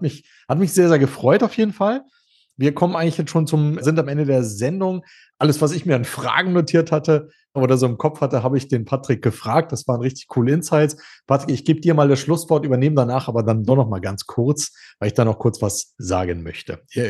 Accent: Berlin, Germany; now in Munich, Germany; Ich genau, kann weder Segel noch Skifahren als Berliner.

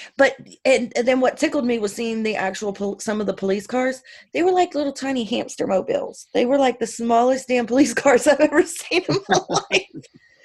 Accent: the South, United States; And we're from the South, so we're not used to people just bumping into us and not saying, excuse me.

